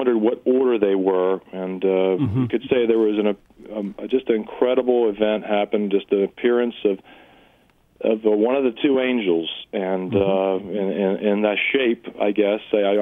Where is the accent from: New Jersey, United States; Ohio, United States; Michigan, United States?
Ohio, United States; Cincinnati; I'm from Cincinnati